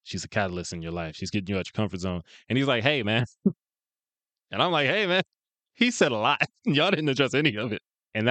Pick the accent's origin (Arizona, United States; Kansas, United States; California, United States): California, United States; Pasadena; It takes place in Pasadena. I am from Pasadena. I love Pasadena.